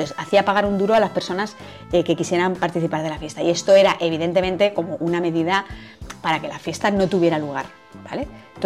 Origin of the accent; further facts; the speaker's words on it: Madrid, Community of Madrid, Spain; Que yo siempre las he tomado en Madrid con mi familia, menos el 2019.